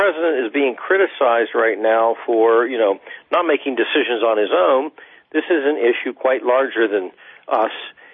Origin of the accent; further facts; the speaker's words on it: Ohio, United States; That's my home state, so I wanted to mention that.